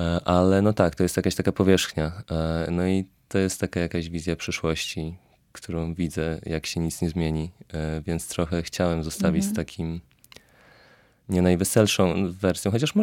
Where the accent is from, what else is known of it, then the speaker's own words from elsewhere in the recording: Brzeg Dolny, Lower Silesian Voivodeship, Poland; also born or lived in Wrocław; ja jestem na przykład z Wrocławia, jestem z brzegu dolnego pod Wrocławiem, ale we Wrocławiu też spędziłem dużo czasu